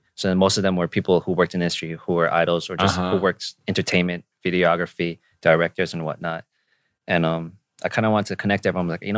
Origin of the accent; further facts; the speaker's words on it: Nyack, New York, United States; Like I was from Nyack, so that's a very like, it's like a village and it's very clean.